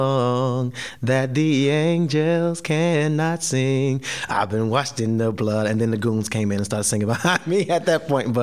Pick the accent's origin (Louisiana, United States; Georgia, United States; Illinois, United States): Georgia, United States; Atlanta; now in New York City, United States; I'm from Atlanta, so everybody knows the … And when I moved to New York, I was here for maybe a year or so